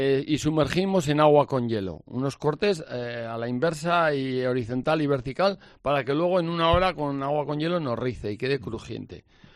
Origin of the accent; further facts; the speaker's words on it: Arróniz, Navarre, Spain; Sí, yo soy de Arróniz y siempre celebramos en familia